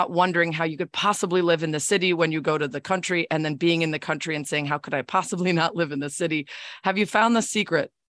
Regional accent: Chicago, Illinois, United States; since I'm from Chicago and I've been to … shows

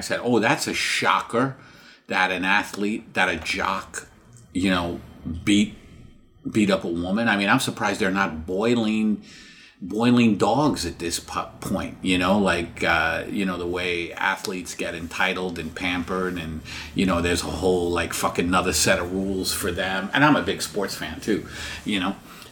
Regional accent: New York, United States; I just hate it. I grew up in New York.

